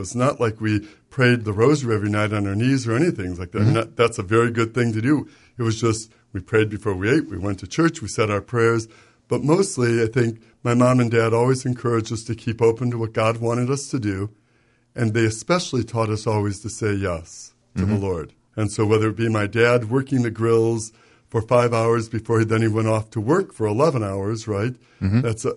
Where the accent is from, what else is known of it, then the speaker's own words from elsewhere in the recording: Parma, Ohio, United States; I grew up in Parma, and one of six kids, and just had really wonderful mom and dad, and we were active members of St. Charles.